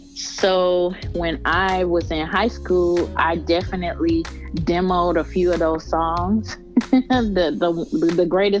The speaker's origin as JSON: {"language": "English", "town": "Tulsa", "region": "Oklahoma", "country": "United States", "tie": "born or raised there", "moved": "yes", "said": "as I was growing up in Tulsa, Oklahoma, when I came to Dallas, there were some people that were already, you know, on the music scene"}